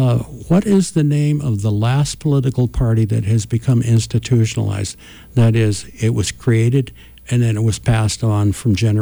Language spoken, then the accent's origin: English; California, United States; as much as being a Californian as I am, I would love to see my state have more influence.